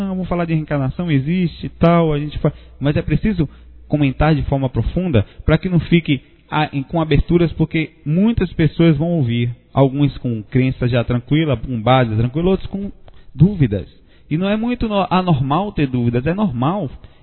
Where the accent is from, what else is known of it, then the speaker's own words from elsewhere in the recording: Santos, São Paulo, Brazil; born there; nasci em Santos, torço pelo Santos também.